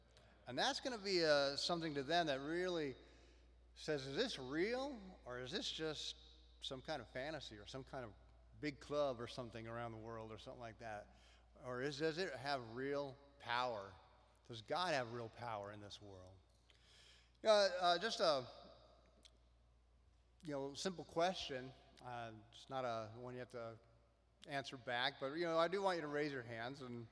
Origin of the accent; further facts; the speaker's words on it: Colorado, United States; moved away as an adult; And then when I moved out here, growing up in Colorado, it's pretty landlocked. You don't really get to go to the ocean and look at that stuff. But when I moved out here, when I was 24